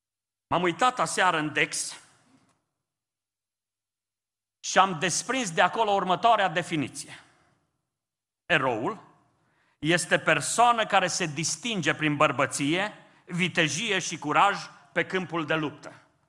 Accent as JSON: {"language": "Romanian", "country": "Romania", "said": "E un har să fim români."}